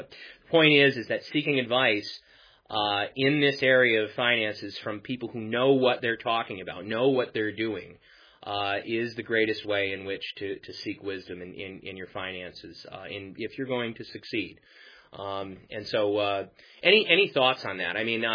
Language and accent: English; United States; amen to that in an American perspective, because as an American, yeah, I sympathize with that.